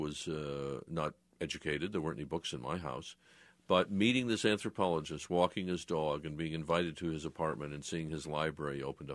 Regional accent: Hartford, Connecticut, United States; I grew up in Hartford, Connecticut.

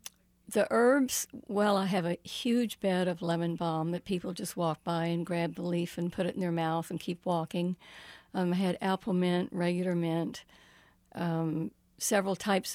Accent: the South, United States; I grew up in the South. I'm very, very attached

